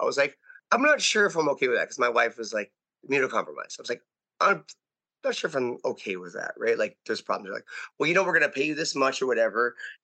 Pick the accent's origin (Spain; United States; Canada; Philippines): Philippines; Like, I'm Filipino, young, you know what I'm saying?